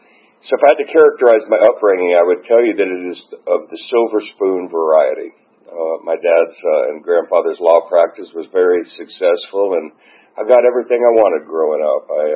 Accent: Atlanta, Georgia, United States; also born or lived in Florida; And I was born here in Atlanta, 1957, at Piedmont Hospital.

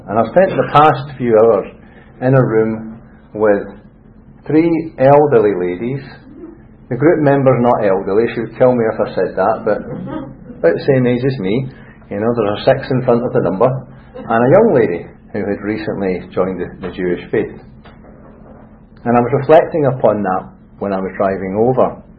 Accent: Scotland, United Kingdom; accent: Scottish; also born or lived in Birmingham, United Kingdom; You may guess I'm not from this part of the world, although I was born in Birmingham, but not Birmingham, Alabama, the original Birmingham in the UK. But that's England. This is a Scottish accent, and that's because at an early age I moved to Scotland.

